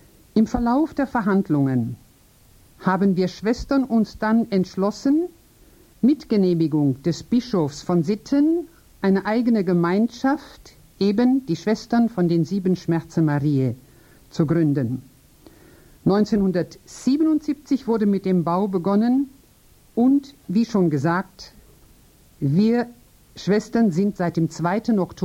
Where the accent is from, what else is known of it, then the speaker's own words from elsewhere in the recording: Essen, North Rhine-Westphalia, Germany; now in Unterems, Switzerland; Ich komme aus Essen im Ruhrgebiet. Seit dem 2. Oktober 1977 bin ich in Unterems und seit Juli 1991 bin ich Bürgerin in Unterems.